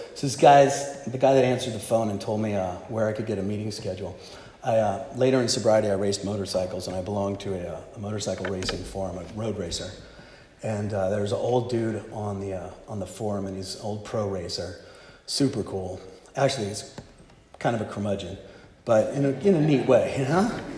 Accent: East Coast, United States; now in Santa Cruz, United States; And I love surfing, even though I was from the East Coast. But I came out to California, and Santa Cruz is the Mecca.

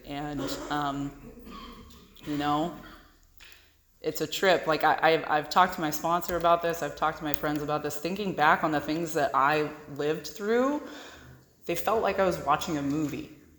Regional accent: Los Osos, California, United States; growing up in Los Osos, as I'm sure a lot of you know, it's a really small town. There's not a lot to do. A lot of people go there to retire.

